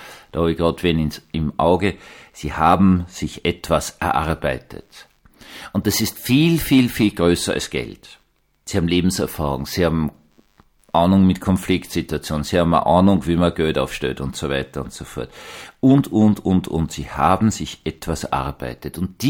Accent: Vienna, Austria; Was habe ich noch erlebt als Jugendlicher in meiner Heimatgemeinde in Wien-Gumpendorf?

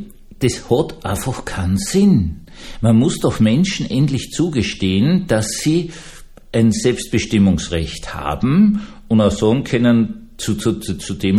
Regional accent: Vienna, Austria; ich bin Wiener, Berge sind mir noch immer unheimlich

